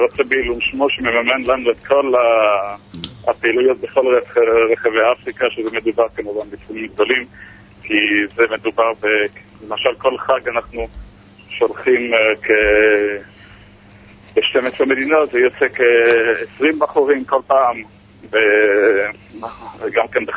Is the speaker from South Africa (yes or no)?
no; Canada; now in Congo; אני בקנדה.